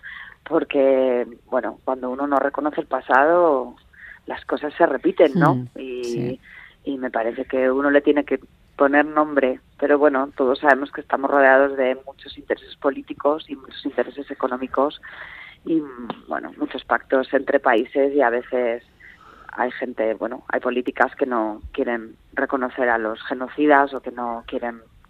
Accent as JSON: {"language": "Spanish", "region": "Aragon", "country": "Spain", "said": "yo soy muy cabezota, soy maña, y las mañas somos gente muy cabezota"}